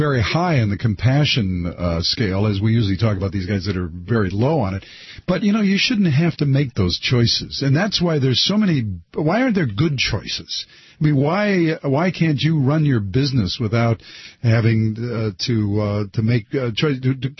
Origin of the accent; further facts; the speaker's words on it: Washington, United States; I'm from Washington State, and I was wrong in thinking Walla Walla had a lock on right-wingers